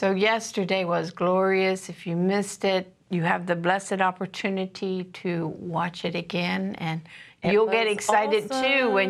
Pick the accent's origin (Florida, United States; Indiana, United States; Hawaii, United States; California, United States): California, United States; You know, we came from California, so we experienced some horrible.